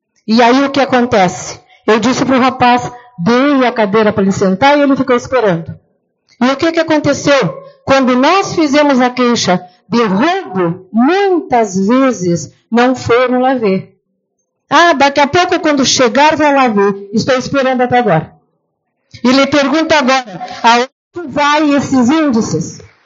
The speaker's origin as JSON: {"language": "Portuguese", "town": "São Marcos", "country": "Brazil", "tie": "born there", "said": "Eu nasci em São Marcos, sou moradora do 5º Distrito, do final, já perto do 4º. Vivi 42 anos até aqui, graças a Deus, com o pé fincado nesse chão."}